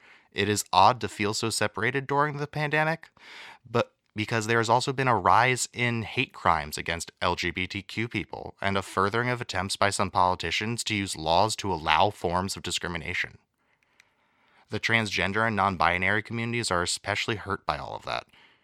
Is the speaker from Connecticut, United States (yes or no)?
no; Boston, Massachusetts, United States; from the Boston area.